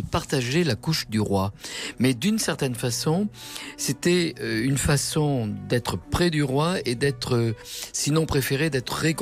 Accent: Pyrenees, France; personnellement, je suis originaire du sud-ouest et des Pyrénées.

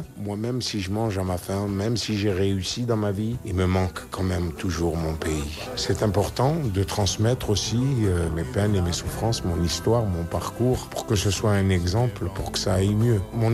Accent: Algeria; moved away; J'ai pas fait le deuil de l'Algérie que j'ai quittée parce que j'aime toujours l'Algérie, j'aime toujours ma terre natale. J'ai été déraciné

